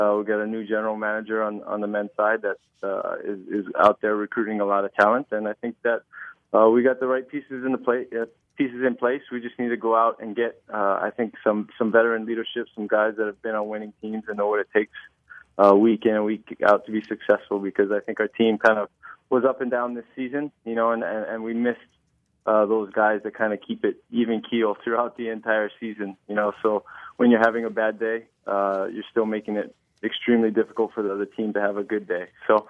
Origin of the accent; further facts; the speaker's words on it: Hawaii, United States; now in Houston, United States; No, I love the city, and I grew up in Hawaii